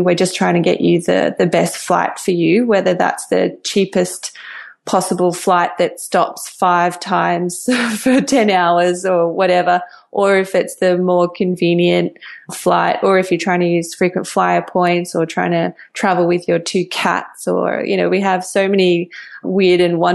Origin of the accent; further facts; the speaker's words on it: Canberra, Australian Capital Territory, Australia; So I grew up in Canberra in Australia, and that's like the capital city